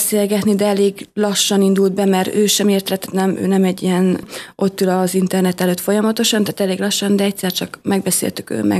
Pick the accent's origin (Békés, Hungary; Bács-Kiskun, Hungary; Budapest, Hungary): Bács-Kiskun, Hungary; Kiskunhalas; én kiskunhalasi vagyok